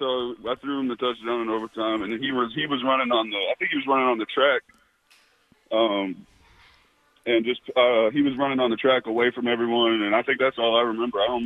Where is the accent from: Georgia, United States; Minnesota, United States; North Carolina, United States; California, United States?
Georgia, United States; Well, I love that I'm from Georgia